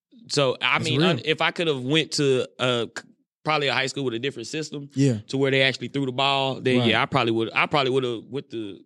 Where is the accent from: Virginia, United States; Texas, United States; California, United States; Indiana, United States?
Texas, United States; Atlanta; originally from Atlanta, Texas.